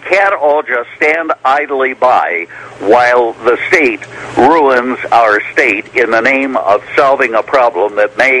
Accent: Ireland; Hey, listen, I'm Irish. I know green.

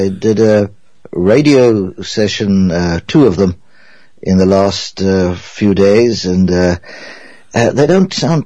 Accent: South Africa; you know I'm from South Africa. We do terrible things to people, I believe.

